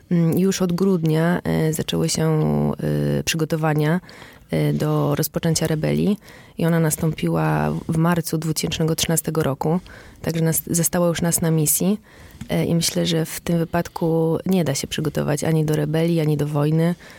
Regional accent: Krynica-Zdrój, Lesser Poland, Poland; U nas w Krynicy, jestem z Krynicy Zdrój

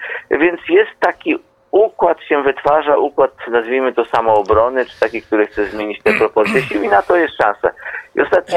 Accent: Lipinki, Lesser Poland, Poland; w związku z czym to moje rodzinne strony i niezwykle się z tego cieszę. Lipinki nie są daleko od Komborni.

